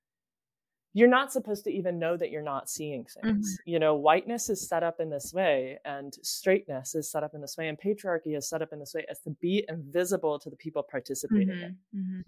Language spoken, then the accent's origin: English; Ohio, United States; And I grew up in Ohio in the 90s